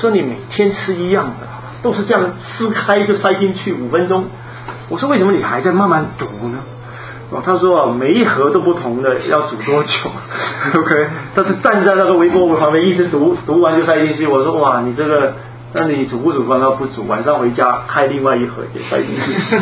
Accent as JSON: {"language": "Chinese", "country": "Hong Kong", "tie": "born or raised there", "said": "我记得我小的时候在香港"}